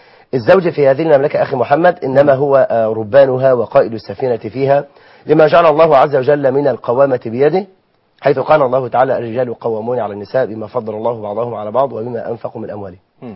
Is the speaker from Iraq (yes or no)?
no; Egypt; فبدأت ان انا التقي بكثير جدا من مشايخنا عندنا في مصر